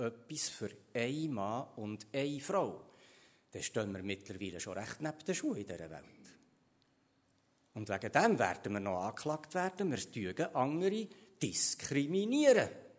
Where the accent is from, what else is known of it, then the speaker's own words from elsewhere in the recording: Switzerland; Sind wir Schweizer wirklich besser als Kreter?